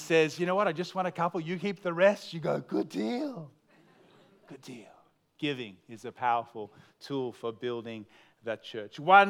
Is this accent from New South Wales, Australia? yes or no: no; Melbourne, Victoria, Australia; We said, hey, we're from Melbourne.